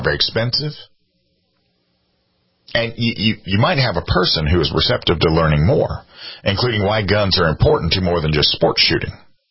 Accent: South Carolina, United States; Like in my home state, right, if there's going to be a demonstration or a protest or an event at the State House of South Carolina

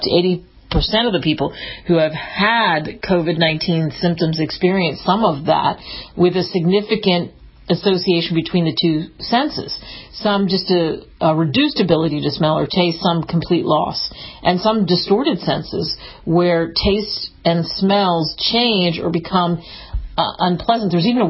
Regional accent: Pennsylvania, United States; some of them where I grew up outside of Philly, in Philly, Baltimore, New York City

